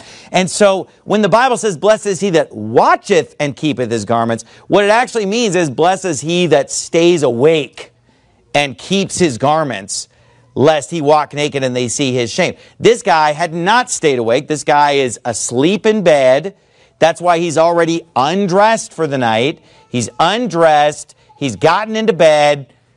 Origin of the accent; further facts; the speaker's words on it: California, United States; I've seen them. I grew up seeing them in California.